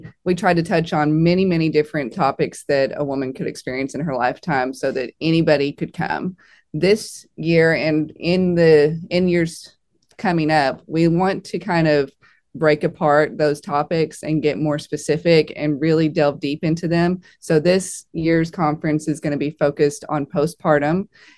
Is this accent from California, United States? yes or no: no; Owensboro, Kentucky, United States; there's such a mission field right here in Owensboro and right in your own town.